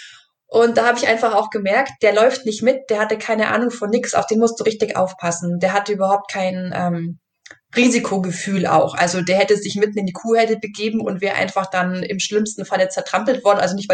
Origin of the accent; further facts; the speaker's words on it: Bavaria, Germany; ich komme halt eben aus dem Allgäu und kann man vielleicht ein bisschen so melodramatisch sagen, da hat man so Milch im Blut